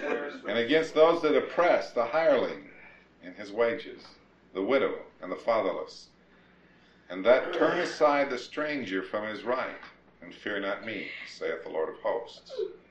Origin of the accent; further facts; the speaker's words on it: Minnesota, United States; when I was growing up in Minnesota, we made all everything.